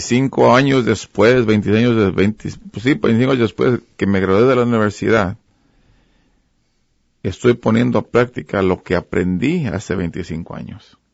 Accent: Mexico; Yo siempre me considero mexicano 100%. ¿Verdad? Pero vengo de una área, digamos, de Latinoamérica, aunque México está en Norteamérica, ¿verdad? Pero es Latinoamérica. Me identifico como mexicano. Con ciertas personas me identifico como latino, para ser inclusivo. No como latino X.

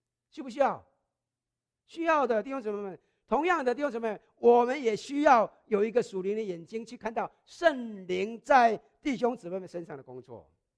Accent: China; now in United States; 我们从国外来到美国，对不对？很多时候我们都出于自己的原因了，对不起哈。我们中国的观念

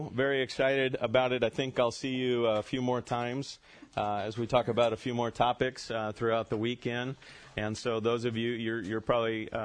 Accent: Visalia, California, United States; also born or lived in Corcoran / Dinuba / Exeter / Kingsburg; I was immediately put in a foster home for a few months in Visalia, California, and then that's where my parents lived, and that's then I grew up and spent time in Visalia and Dinuba and Exeter and Kingsburg and Tulare

